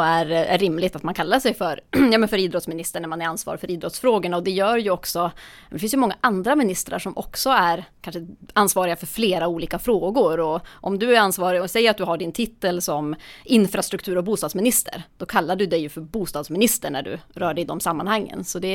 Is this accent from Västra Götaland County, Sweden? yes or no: no; Luleå, Norrbotten County, Sweden; Liksom, jag är uppväxt i Luleå, så det är mycket, mycket vinteridrotten också.